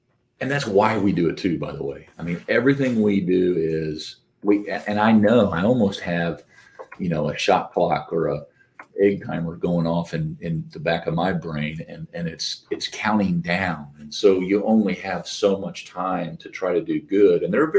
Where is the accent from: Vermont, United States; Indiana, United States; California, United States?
Indiana, United States; Claremont; we're Hoosiers. We all come, born and raised in Claremont, Indiana